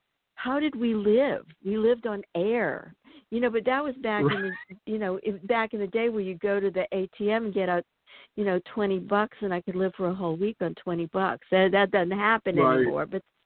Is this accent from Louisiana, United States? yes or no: yes; New Orleans, Louisiana, United States; I'm from New Orleans.